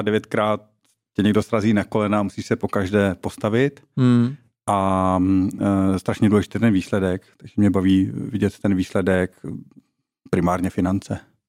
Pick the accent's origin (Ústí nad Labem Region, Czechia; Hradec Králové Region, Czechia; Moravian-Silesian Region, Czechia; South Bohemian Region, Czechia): Moravian-Silesian Region, Czechia; Ostrava; pocházím teda z Ostravy